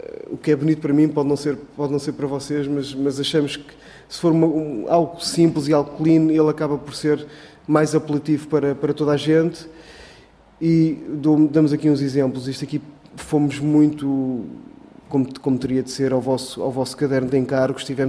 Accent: Portugal; e nós sentimos-nos muito, cada vez mais europeus, não esquecendo que somos portugueses

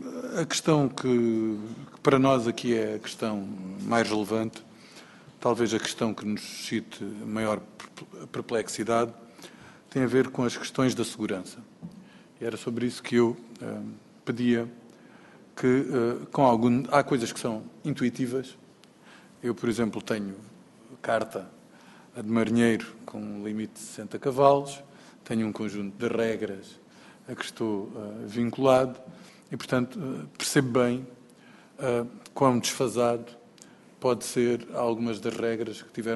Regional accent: Algarve, Portugal; Eu sou do Algarve

